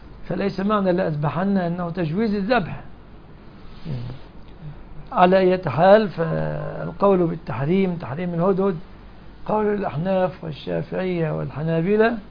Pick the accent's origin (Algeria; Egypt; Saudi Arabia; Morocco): Egypt; عندنا كمصريين